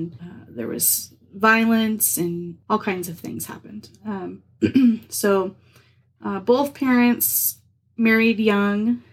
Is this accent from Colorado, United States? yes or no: no; Spokane, Washington, United States; born there; Well, I was born in Spokane, Washington.